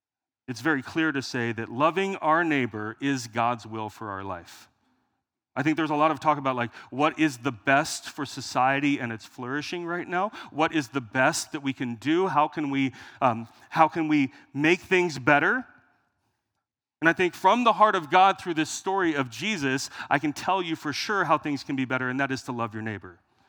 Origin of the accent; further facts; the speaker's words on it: Meridian, Idaho, United States; That was Nampa for me growing up in Meridian, actually.